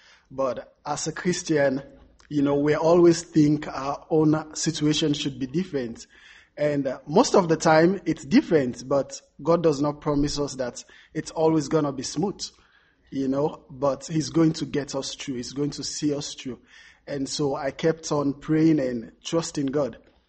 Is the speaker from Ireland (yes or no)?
no; Sierra Leone; I'm from Sierra Leone, West Africa.